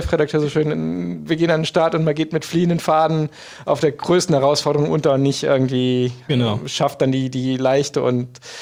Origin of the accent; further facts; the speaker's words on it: Eifel, Germany; gibt es einen Radmarathon in meiner Heimat, in der Eifel.